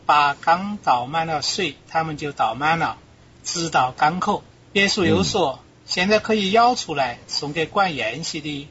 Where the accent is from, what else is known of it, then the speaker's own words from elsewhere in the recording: Sichuan, China; accent: Sichuan; 我想我从小在四川话里没有讲过